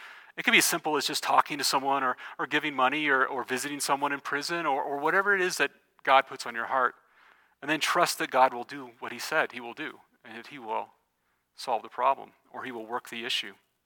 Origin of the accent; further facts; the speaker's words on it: United States; I share your history too. I'm an American.